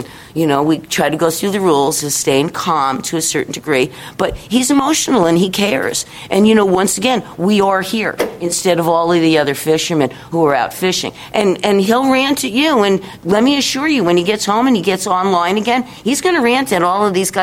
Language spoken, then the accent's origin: English; East Coast, United States; We're from the East Coast. We've played these games before.